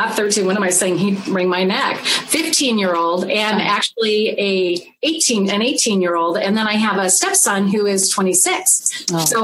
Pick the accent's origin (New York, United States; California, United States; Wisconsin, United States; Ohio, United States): California, United States; Lakewood; Well, I actually grew up in Lakewood, California.